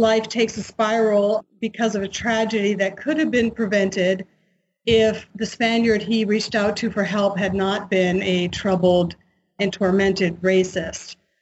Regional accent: Connecticut, United States; moved away as an adult; also born or lived in Spain; Yes, I am originally from New England, from Connecticut.

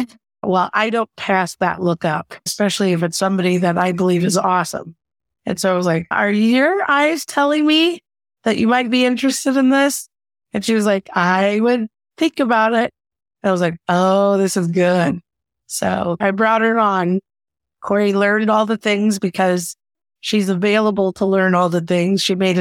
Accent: Kansas City, Missouri, United States; Came back to my hometown of Kansas City and built the school of my dreams.

